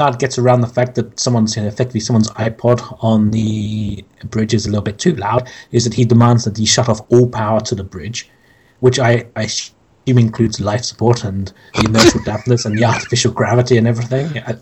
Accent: England, United Kingdom; Now, as an Englishman on this podcast, I am going to have to just point out to the Americans out there

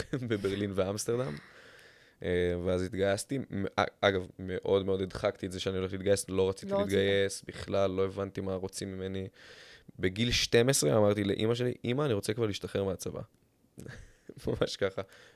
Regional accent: Northern District, Israel; also born or lived in Jerusalem; הלכתי לעשות מכינה קדם צבאית בירושלים, שזה אגב העיר שנולדתי בה, אבא שלי מירושלים במקור, כן, בגיל שנה עברנו לצפון.

